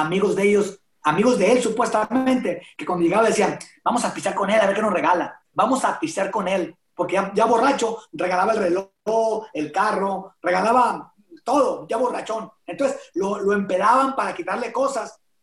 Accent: Los Mochis, Sinaloa, Mexico; Me pasaron por la calle principal de mi pueblo, aquí en Los Mochis, por la calle principal, una limusina.

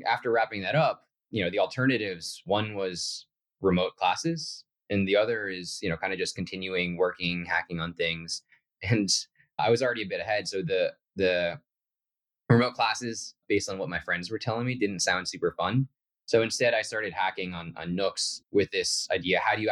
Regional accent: New Jersey, United States; also born or lived in Manhattan; now in Bay Area, United States; I was actually born in Manhattan, grew up in New Jersey, and then came out to the Bay Area for school.

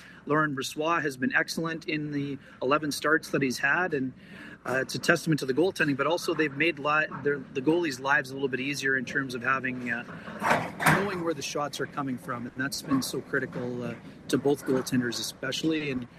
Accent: Western Canada, Canada; We are proudly from the West, though.

